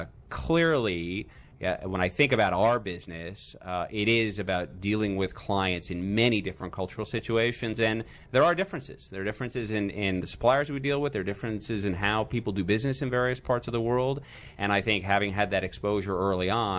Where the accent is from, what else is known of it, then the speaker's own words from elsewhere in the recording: Hartford, Connecticut, United States; born there; also born or lived in Middle East / Africa; I was born in Hartford, Connecticut. I've lived in the Washington area the last 20 years, but actually spent my entire childhood growing up in the Middle East and Africa